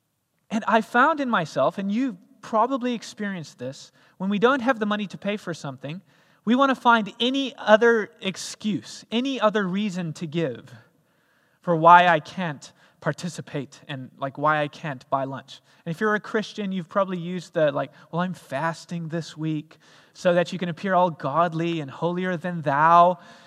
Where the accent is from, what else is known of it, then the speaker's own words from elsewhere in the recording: Cape Town, Western Cape, South Africa; moved away as an adult; also born or lived in Boston, Massachusetts; I not only moved out of their house, I moved out of their country as well. So I moved from Cape Town, South Africa, across to Boston, Massachusetts, following a dream, going for it. I was going to study there.